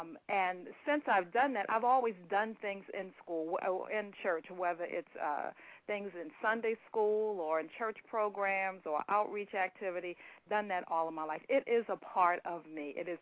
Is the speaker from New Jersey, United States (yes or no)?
no; Baltimore, Maryland, United States; Well, I am a Baltimore native, born here, lived here, grown up here, been here all of my life. And actually, I love Baltimore, so I am a Baltimorean.